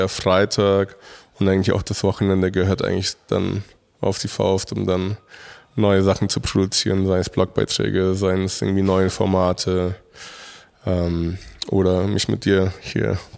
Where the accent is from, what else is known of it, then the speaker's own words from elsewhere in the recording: Mexico; Jeder soll natürlich so ein bisschen so einen Hauch von meiner Heimat dann probieren können. Ich habe früher oder nach wie vor machen wir das mexikanische Partys.